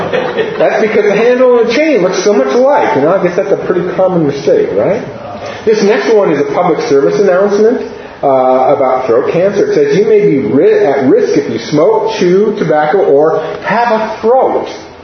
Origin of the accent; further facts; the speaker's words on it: Astoria, Oregon, United States; I'm from Astoria, Oregon, and I'm going to use a bunch of illustrations from where I grew up. So this is the mouth of the Columbia River. This is where I grew up.